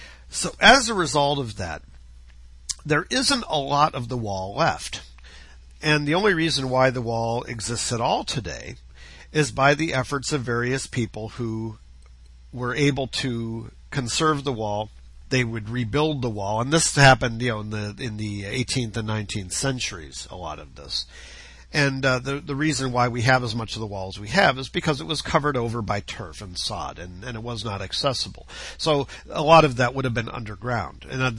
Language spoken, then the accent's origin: English; Cleveland, Ohio, United States; In a lot of ways, it reminds me of my hometown of Cleveland, Ohio, in that you have a city that has actually lost a lot of population since its heyday.